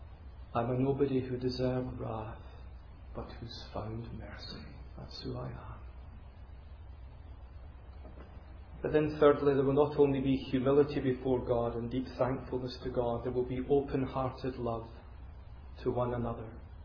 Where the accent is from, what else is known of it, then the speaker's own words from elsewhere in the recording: United Kingdom; Now you see, in my country, we say, well, you know, we're British.